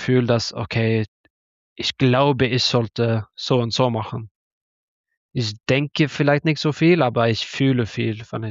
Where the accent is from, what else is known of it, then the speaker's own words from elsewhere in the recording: Tønsberg, Vestfold, Norway; German is a second language; Ja, weil ich komme aus Tönsberg und hat ungefähr so 60.000 Einwohner.